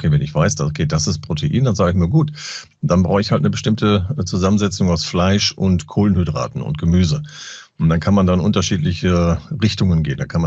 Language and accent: German; Lower Saxony, Germany; ich komme ja aus Ostfriesland.